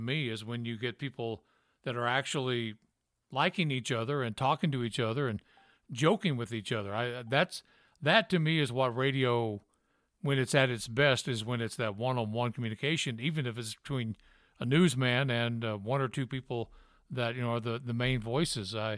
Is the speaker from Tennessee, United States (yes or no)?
yes; Memphis, Tennessee, United States; accent: Southern; Well, you know, being from Tennessee, I grew up in Memphis. I had a pretty bad Southern accent